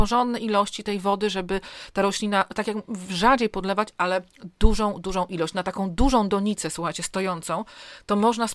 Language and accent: Polish; northern Poland, Poland; bo my jesteśmy akurat z północy